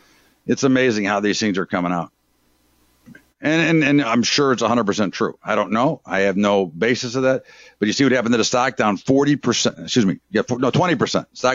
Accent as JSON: {"language": "English", "country": "United States", "said": "And again, listen, I'm American."}